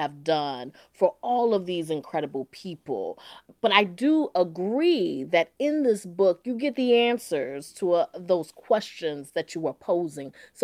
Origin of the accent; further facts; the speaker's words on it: Durham, North Carolina, United States; Well, you know, I grew up in Durham, North Carolina, but my mother is a proud graduate of Winston-Salem State University